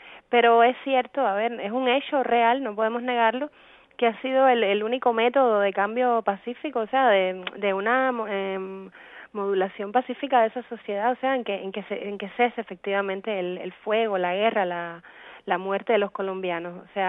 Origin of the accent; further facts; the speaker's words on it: Cuba; yo como cubana